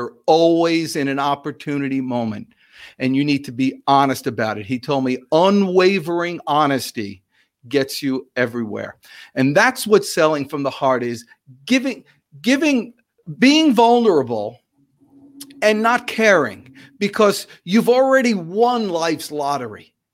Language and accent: English; New Jersey, United States; and I'm from New Jersey, a lot of Italian.